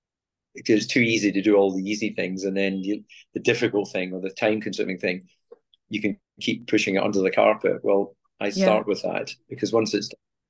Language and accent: English; Scotland, United Kingdom; as a young boy karting and growing up in Scotland, I think I was fascinated by foreigners.